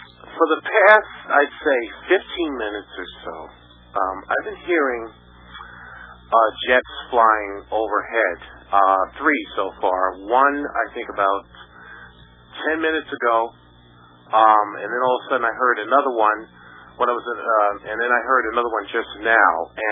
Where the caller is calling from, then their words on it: New York, United States; Because I'm calling from the New York area.